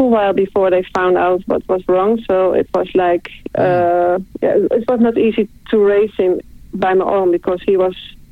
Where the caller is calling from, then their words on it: Netherlands; I'm calling from the Netherlands.